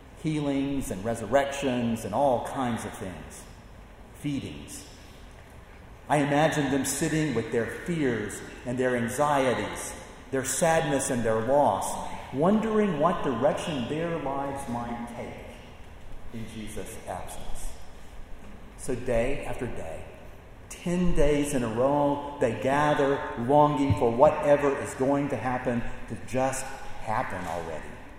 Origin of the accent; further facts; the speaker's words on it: Deep South, United States; I grew up in the Deep South, where Pentecostal churches rival in number those of the Baptist persuasion.